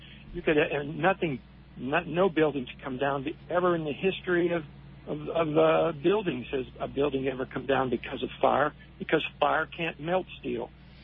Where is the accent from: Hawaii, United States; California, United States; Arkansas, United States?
Hawaii, United States; I'm just ashamed and embarrassed to say I'm an American. When I do travel, luckily I say I'm from Hawaii